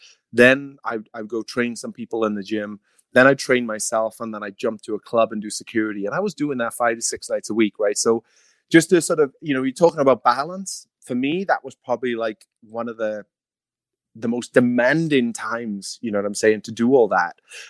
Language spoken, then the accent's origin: English; Wales, United Kingdom; I'm Welsh, right? So a tan for me is not really going to happen.